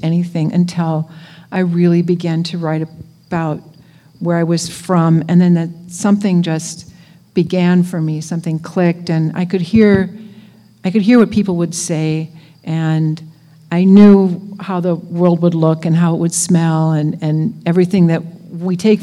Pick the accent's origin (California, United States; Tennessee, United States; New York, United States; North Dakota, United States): North Dakota, United States; Wahpeton; And for me, because I grew up in Wahpeton, it's Wahpeton in the Red River Valley. I really didn't leave until I went to college.